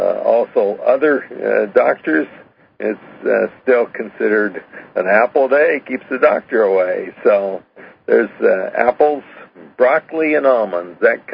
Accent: Washington, United States; people I was from Washington. They'd always think it's Washington, D.C., but there is a place on the other side of the country called Washington State. And we come from the Yakima Indian Reservation.

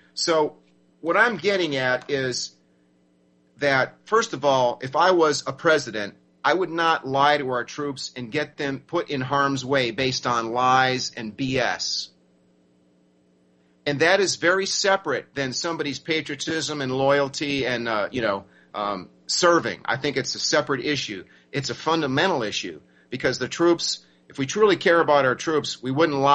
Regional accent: United States; I'm an American who actually knows world geography and world history.

